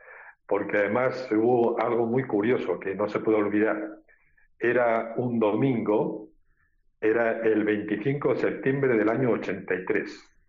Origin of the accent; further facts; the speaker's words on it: Lerín, Navarre, Spain; moved away; Yo siempre he mantenido ese contacto con Navarra y con mi pueblo de Lerín, al cual siempre llevo en el corazón.